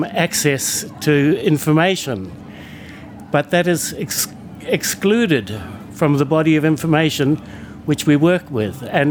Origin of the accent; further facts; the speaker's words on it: New Zealand; growing up in New Zealand, I used to go to the barber's shop